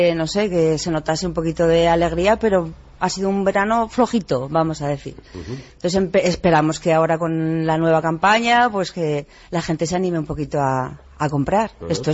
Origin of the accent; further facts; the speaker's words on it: Fustiñana, Navarre, Spain; yo cuando era cría, yo soy de Fustiñana, vivía allí, y era una aventura venir a Tudela